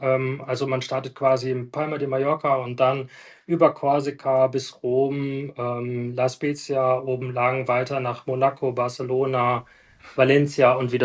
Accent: Northern Germany, Germany; now in Stuttgart, Germany; Ja, also ursprünglich komme ich … aus dem Norden. Allerdings sind wir mittlerweile in Stuttgart. Ich bin jetzt auch schon, ich glaube, 15, 16 Jahre in Stuttgart. Und das ist eigentlich auch unser Heimathafen, wenn man so möchte, in Stuttgart.

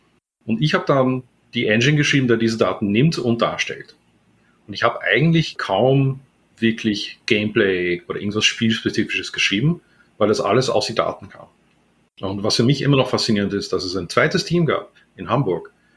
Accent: Netherlands; German is a second language; Ich bin Niederländer, wie man wahrscheinlich leicht hört, an meiner Ignoranz von Fälle und sonstige deutsche Schnickschnack. Bin aufgewachsen in den Niederlanden

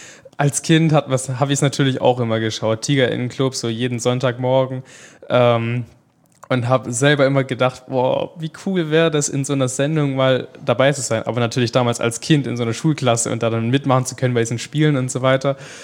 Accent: Pleidelsheim, Baden-Württemberg, Germany; spiele ich dann auch so jede Weihnacht dann bei uns in Pleidelsheim, wo ich eigentlich herkomme

